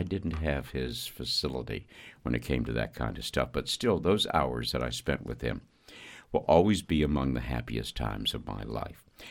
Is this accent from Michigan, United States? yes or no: no; Maryland, United States; perhaps my most treasured memory growing up in Western Maryland was hanging out with my grandfather in his, what I thought of as a subterranean lair.